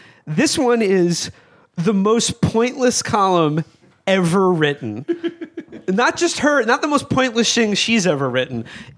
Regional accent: New York, United States; you know, I'm from New York. The show's based out of Brooklyn.

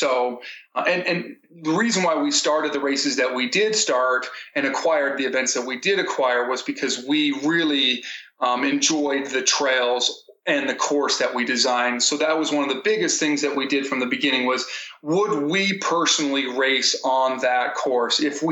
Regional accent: Colorado Springs, Colorado, United States; I grew up in Colorado Springs. And so even, you know, like 10, 15 years ago, I always wanted to host an event on those trails.

